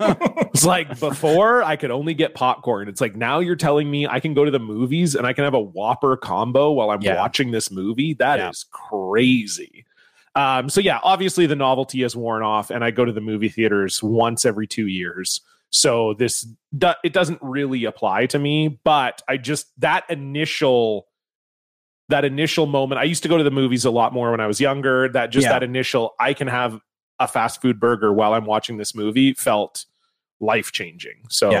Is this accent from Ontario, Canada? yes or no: no; White Rock, British Columbia, Canada; I grew up in White Rock, BC.